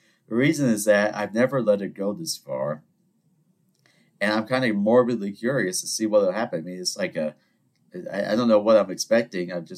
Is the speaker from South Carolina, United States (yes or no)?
yes; Charleston, South Carolina, United States; I'm half Greek, you know. It's my nature. I'm from Charleston, South Carolina, one of the most beautiful places in the world